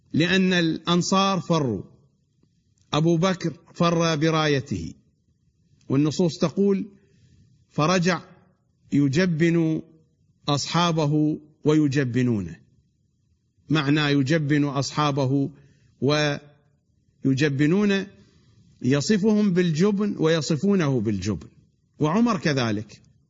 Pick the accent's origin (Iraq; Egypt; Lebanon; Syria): Iraq; accent: Iraqi; يعني باللهجة، بلهجتنا العراقية، يعني أسويكم سكراب،